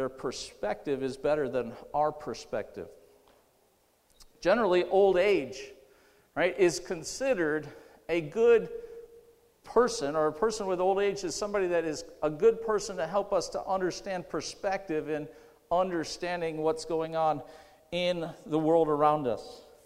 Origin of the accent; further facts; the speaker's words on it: New York, United States; I was raised up in Western New York. It took me a lot of years to finally say, hey, I'm a Texan, I'm a Southerner.